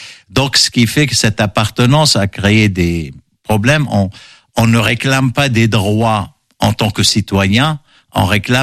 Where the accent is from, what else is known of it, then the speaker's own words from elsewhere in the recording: Batroun, North Governorate, Lebanon; moved away as an adult; Je suis né au Liban, dans une petite ville balnéaire qui s'appelle Batroun, où j'ai grandi, j'ai passé ma jeunesse, on va dire, jusqu'à 18 ans.